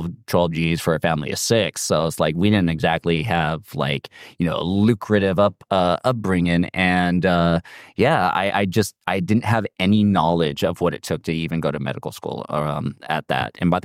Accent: California, United States; Essentially pretty much all from Southern California, although I moved around a lot. I was from Long Beach, San Pedro, Torrance, Chula Vista, Imperial Beach, San Isidro.

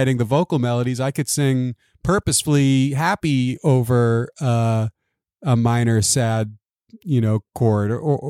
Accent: Long Island, New York, United States; accent: New York; I grew up in Long Island, New York.

